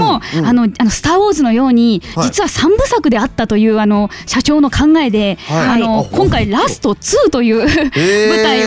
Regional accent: Shizuoka, Japan; 私も出身の静岡も

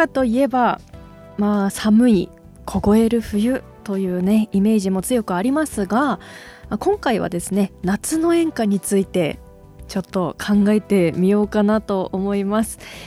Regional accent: Asahikawa, Hokkaido, Japan; moved away; 私地元北海道の襟裳岬に

